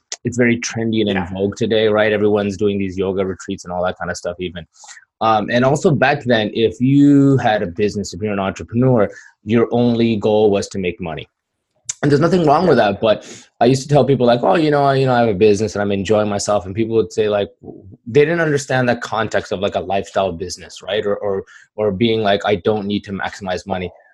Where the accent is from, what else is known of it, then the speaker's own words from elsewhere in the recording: Pakistan; born there; I'm an immigrant. I'm ethnically Kashmiri, which was Pakistan and India keep fighting over. And I was born in Pakistan.